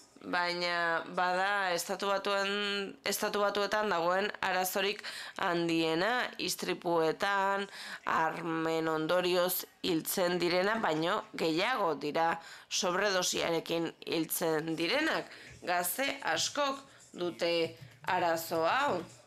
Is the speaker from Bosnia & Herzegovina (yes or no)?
no; Belgium; Basque is a second language; Ni Belgikakoa naiz